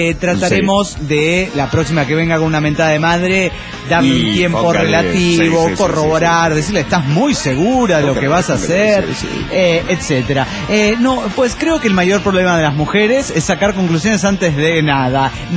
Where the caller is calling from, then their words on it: Sucre, Chuquisaca, Bolivia; de Sucre, Bolivia.